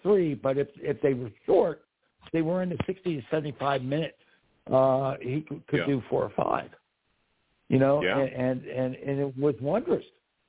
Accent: Pittsburgh, Pennsylvania, United States; We grew up in Pittsburgh, and Chillbilly Cardelli.

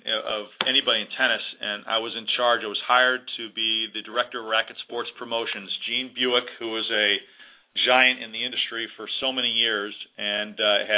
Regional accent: Chicago, Illinois, United States; also born or lived in New Orleans; And so I moved in May of 1986 from New Orleans back to my home in Chicago, which is terrific.

